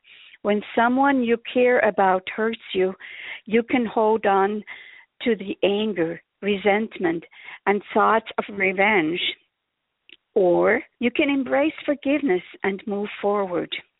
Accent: Switzerland; now in United States; I was born and raised in Switzerland and have spent the last almost 36 years here in the USA.

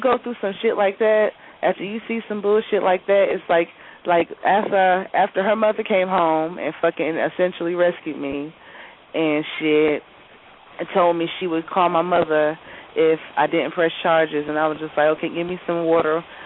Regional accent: North Carolina, United States; I am from North Carolina.

